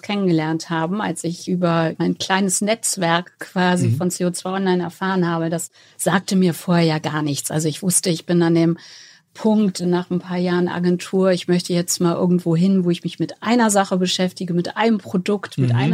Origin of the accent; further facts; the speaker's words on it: Hamburg, Germany; Ja, du hast es schon gesagt, meine Wurzeln sind hier in Hamburg und ich habe hier auch studiert